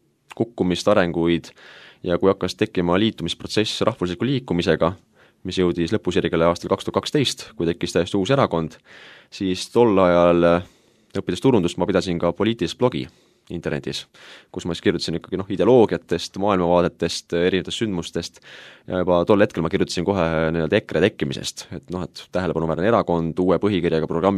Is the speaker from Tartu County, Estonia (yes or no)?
no; Kaalepi, Järva County, Estonia; Jah, ma olen pärit Albu vallast, peaaegu Vargamäelt, selline küla nagu Kaalepi, kust on ka saad samast lähedalt pärit